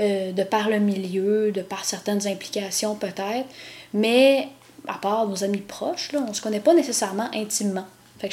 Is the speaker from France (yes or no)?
no; Quebec, Canada; born there; Je suis pas née à Montréal, je suis née au Québec, là, mais je suis née en Estrie.